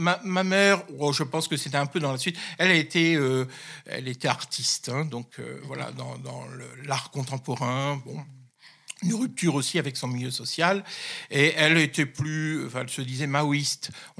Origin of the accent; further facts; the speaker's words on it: Hauts-de-France, France; Alors, je suis issu du Nord, je suis un ch'ti, comme on dit.